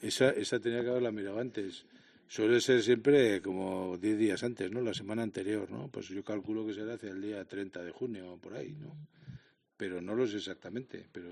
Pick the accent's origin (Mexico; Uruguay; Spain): Spain; Pamplona, Navarre; Todos somos de Pamplona y tenemos que trabajar porque Pamplona vaya para arriba.